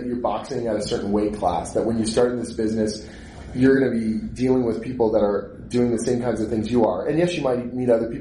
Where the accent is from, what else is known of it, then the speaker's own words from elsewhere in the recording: Canada; I am Canadian though.